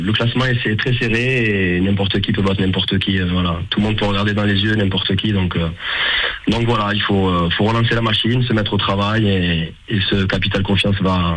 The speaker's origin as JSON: {"language": "French", "town": "Agen", "region": "Nouvelle-Aquitaine", "country": "France", "tie": "born or raised there", "said": "Je suis natif du Lot-et-Garonne, à Agen"}